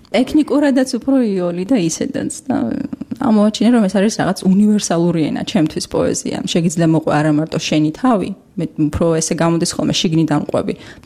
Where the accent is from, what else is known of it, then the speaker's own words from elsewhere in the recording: Mtskheta-Mtianeti, Georgia; ბავშვობა გავატარე ხევსურეთში, დავიბადე და გავიზარდე ხევსურეთში. ეს იყო ძალიან ჩაკეტილი სამყარო